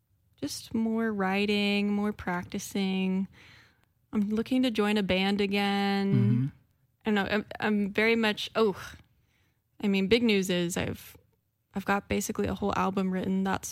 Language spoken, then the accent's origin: English; Bremerton, Washington, United States; I'm from Bremerton, Washington.